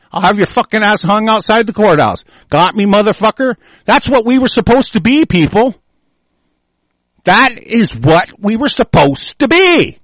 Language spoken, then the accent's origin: English; United States; Well, I grew up in the American culture, and I goddamn guarantee you we have a fucking culture.